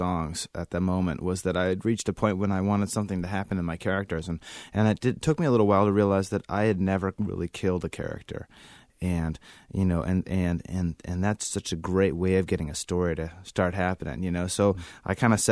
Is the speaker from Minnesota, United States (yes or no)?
no; Moscow, Idaho, United States; It's a beautiful place. In the panhandle of northern Idaho, about 2.5 hours from the Canadian border, and there's a little university there